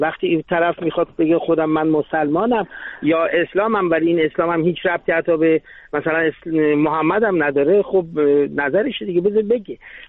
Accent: Iran; born there; همه ما تو ایران به دنیا اومدیم.

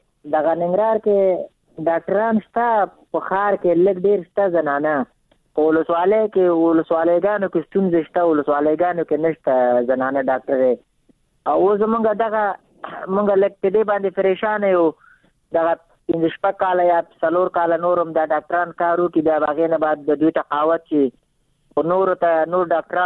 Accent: Afghanistan; موږ خپل ځان ته خپل افغانستان ته رانه یې وروړو ټول شي دا خو موږ د افغانستان یو

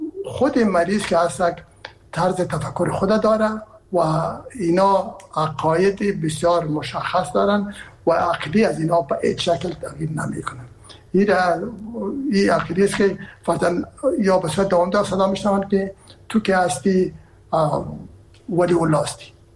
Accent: Herat, Afghanistan; من که هستم از هرات هستم و پدر مادر من هرات هستن

